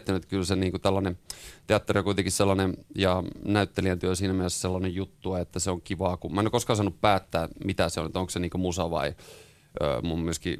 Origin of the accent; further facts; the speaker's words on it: Keminmaa, Lapland, Finland; mä oon Keminmaasta kotoisin, siellä ei hirveästi tällaisia vaihtoehtotoimintaa ollut. Ja sit mä asuin Kemissä jossain vaiheessa